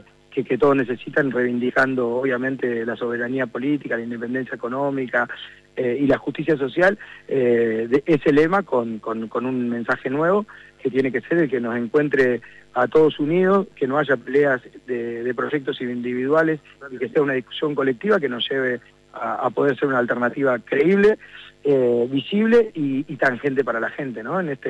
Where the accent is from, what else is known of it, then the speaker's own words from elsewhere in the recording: Comodoro Rivadavia, Chubut, Argentina; born there; mi lugar de residencia y el lugar de donde nací, que es Comodoro Rivadavia.